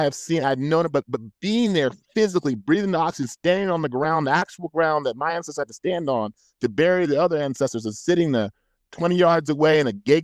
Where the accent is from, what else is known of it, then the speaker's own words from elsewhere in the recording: California, United States; I'm from California, so this is blowing my mind.